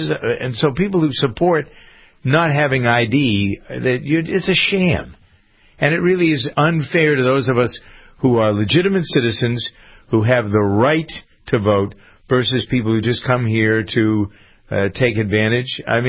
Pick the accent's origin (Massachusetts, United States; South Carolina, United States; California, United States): Massachusetts, United States; Framingham; I was thinking as I was watching the state of the city address here in my hometown of Framingham